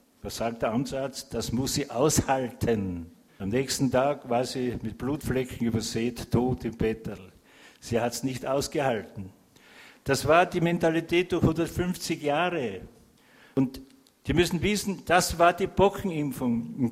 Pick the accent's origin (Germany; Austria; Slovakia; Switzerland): Austria; now in Luxembourg; das ist bei uns in Österreich von Ende August bis Mitte Mai, oft bis Juni. Und hier in Luxemburg wird es ungefähr so ähnlich sein.